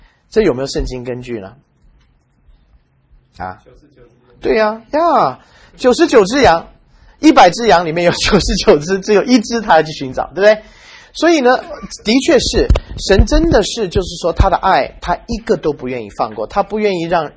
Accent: China; 你知道我们中国人去一个好的餐馆，我们就很自然的会去告诉别人说

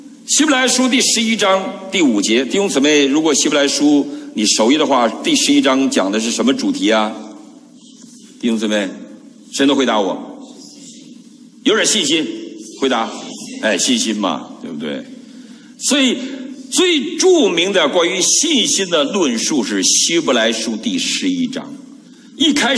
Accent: Guangdong, China; 尤其我们广东人，有句话说广东人没有不敢吃的

